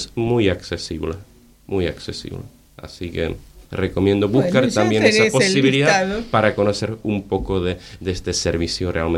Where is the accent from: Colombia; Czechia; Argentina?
Czechia; Ostrava, Moravian-Silesian Region; que ustedes saben que soy más del este, soy de Silesia, de Ostrava. Y bueno, Ostrava está entre Moravia y Silesia, miti miti.